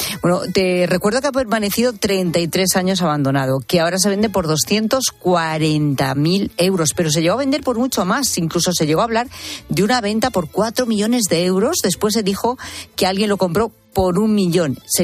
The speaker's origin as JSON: {"language": "Spanish", "town": "Zamora", "region": "Castile and León", "country": "Spain", "said": "Pues en Zamora, sí, en mi tierra."}